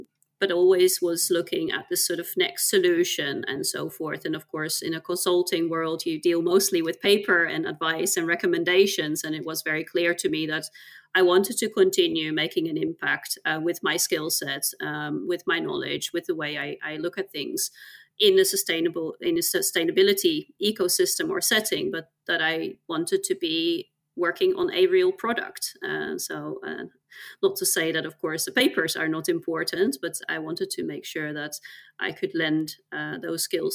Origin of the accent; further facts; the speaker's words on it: Netherlands; I grew up on a houseboat the middle of in the middle of the Netherlands, born and raised there.